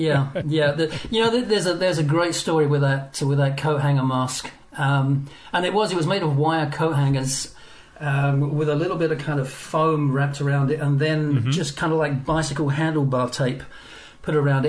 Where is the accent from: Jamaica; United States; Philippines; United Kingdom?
United Kingdom; England; now in Scotland; I grew up in England. I live in Scotland these days, but I grew up in England